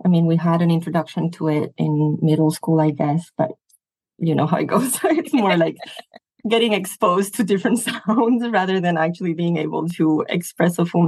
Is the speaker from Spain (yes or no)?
yes; Spain; English is a second language; also born or lived in Belgium; I am half Spanish, half Belgian. So I spent a lot of time in Belgium, but I grew up mainly in Spain, but in different places in Spain as well.